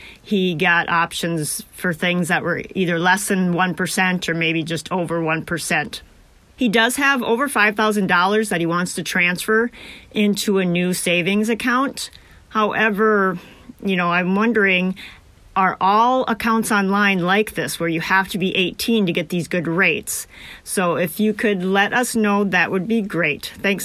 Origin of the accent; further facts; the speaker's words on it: Wisconsin, United States; I'm from Western Wisconsin, and I am calling to ask about savings accounts online for teens under 18 years old.